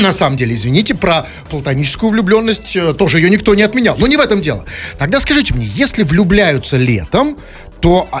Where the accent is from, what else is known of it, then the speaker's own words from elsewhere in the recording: Saint Petersburg, Russia; А как выглядим мы, петербуржцы?